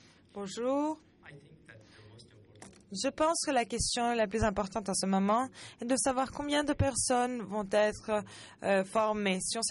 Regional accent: Canada; pour le recommandé NPOC. Je viens du Canada. Et je suis aussi exécutif et résident à Toronto

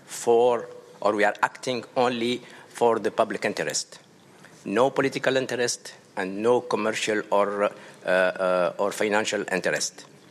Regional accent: Tunisia; I am from Tunisia.

